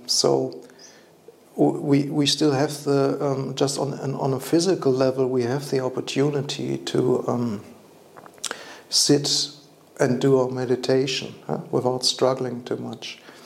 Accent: Germany; I'm from Germany

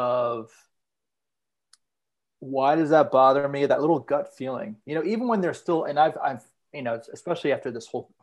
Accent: Long Island, New York, United States; now in Los Angeles, United States; And so I grew up in Long Island, and now I live in LA.

